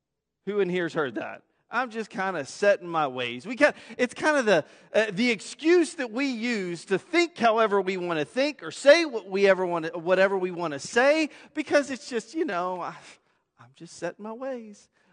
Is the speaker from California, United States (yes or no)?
no; San Angelo, Texas, United States; I mean, I think about how I was raised in San Angelo in West Texas with a certain way of seeing the world